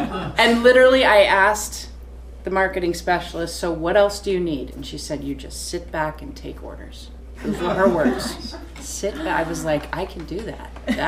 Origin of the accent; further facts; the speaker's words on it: Michigan, United States; I fortunately have two ponds because I'm originally from Michigan.